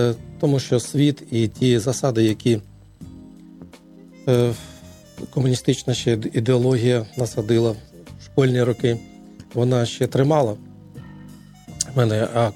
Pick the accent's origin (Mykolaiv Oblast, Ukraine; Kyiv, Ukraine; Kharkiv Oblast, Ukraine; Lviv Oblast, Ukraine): Kyiv, Ukraine; born there; Я народився в Києві. У 1971 році, в ту ще радянську добу, я не знав нічого про Бога, вчився в звичайній школі середній, закінчив її в 1988 році.